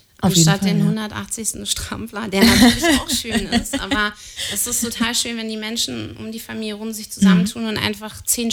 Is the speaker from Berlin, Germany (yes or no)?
yes; Berlin, Germany; moved away as an adult; now in Potsdam, Germany; Also ich komme aus Berlin und bin hierher gezogen vor einigen Jahren